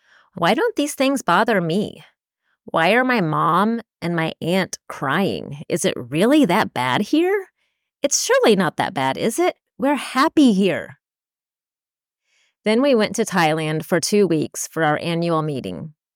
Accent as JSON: {"language": "English", "country": "United States", "tie": "born or raised there", "said": "I was raised in America, and there are things about American culture that I love."}